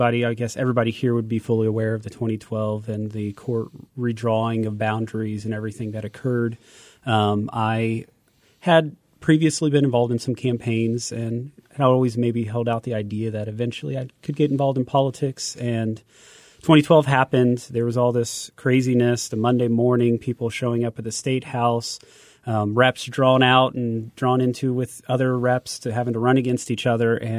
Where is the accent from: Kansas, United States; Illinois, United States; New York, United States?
Kansas, United States; Kansas City; I grew up in Kansas City area, kind of all over. My dad is from the Kansas City, Kansas, so I went to Turner Schools for a while.